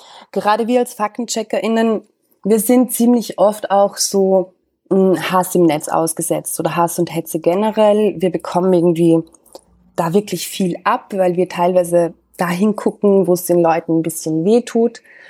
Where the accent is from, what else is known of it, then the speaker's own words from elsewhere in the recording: Austria; now in Berlin, Germany; Ich bin Österreicherin. Ich war bis vor ziemlich genau in einem Jahr eigentlich war ich noch in Österreich. Ich habe in Wien gearbeitet als Innenpolitikjournalistin für eine große Tageszeitung, die heißt Der Standard.